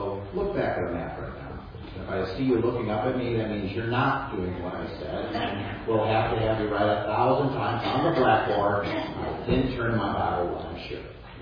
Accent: Chicago, Illinois, United States; I'd like to go back home to where I grew up in Chicago and go back to my old neighborhood.

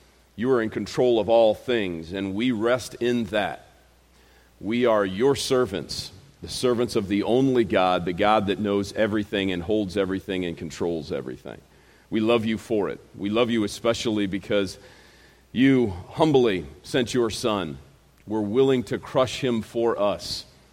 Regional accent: Chicago, Illinois, United States; my wife and I, some of you may know this, we grew up in and around Chicago, rural Chicago.

